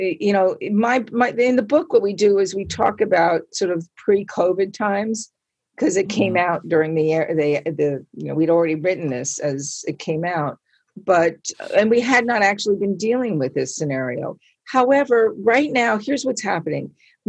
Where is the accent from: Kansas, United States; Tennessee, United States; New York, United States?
New York, United States; Long Island; So I grew up in Long Island, and I remember as a kid, the whole community would do typically once a year.